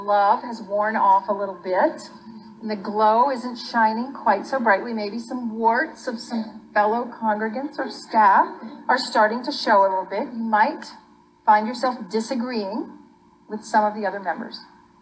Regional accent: Texas, United States; I'm from Texas, where I know a UU couple, Ron and Kay

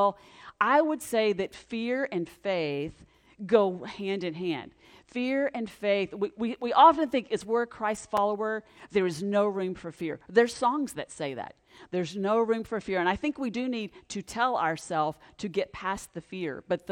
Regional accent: Texas, United States; It's just a little bit warm for the Northwest. And I grew up in Texas, but I'm telling you, this is hot.

